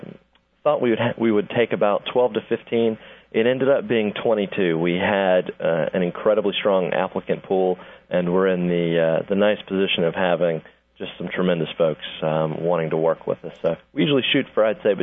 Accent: Danville, Virginia, United States; I grew up in Danville, so in Virginia, but on the North Carolina state line.

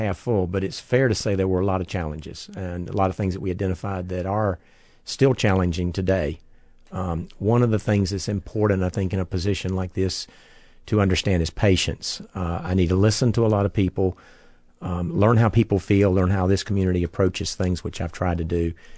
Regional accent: Charlotte, North Carolina, United States; Well, I was born in the suburban area of Charlotte, North Carolina. Grew up there.

